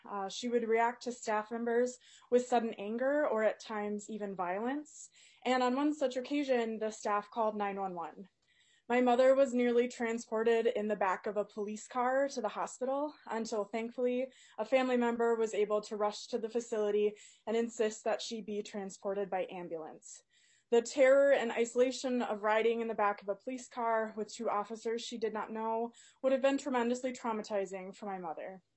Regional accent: Duluth, Minnesota, United States; I'm from Duluth, Minnesota.

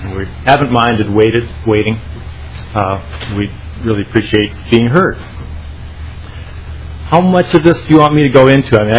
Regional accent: Grand Marais, Minnesota, United States; I'm from Grand Marais. I run the Angry Trout Cafe there.

